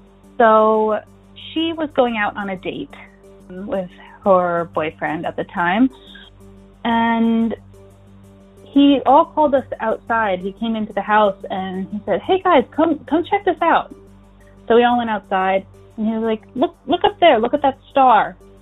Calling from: New York, United States; I'm calling from New York.

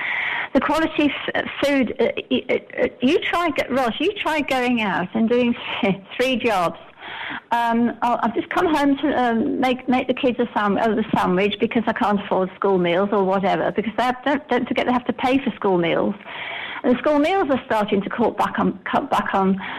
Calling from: Alicante, Valencian Community, Spain; Morning, Sharon Alicante.

